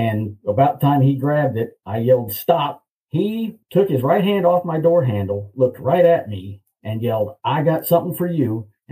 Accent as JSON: {"language": "English", "region": "Midwest", "country": "United States", "tie": "born or raised there", "said": "Well, I grew up in the Midwest. My dad had guns. We had them in the house."}